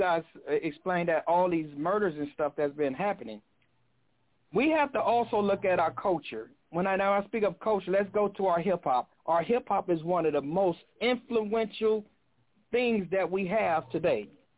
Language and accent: English; Watts, California, United States; Now, I'm from Watts, California, so you guys can know Watts, Philly, New York, certain areas down south.